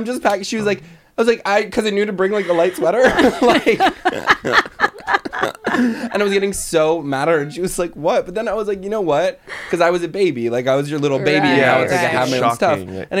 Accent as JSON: {"language": "English", "region": "New York", "country": "United States", "said": "New York."}